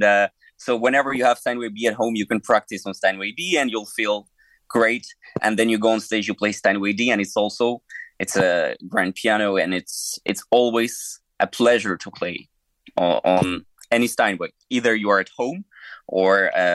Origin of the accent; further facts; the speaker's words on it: Ukraine; English is a second language; now in Hanover, Germany; I am originally from Ukraine, currently based in Hanover, Germany.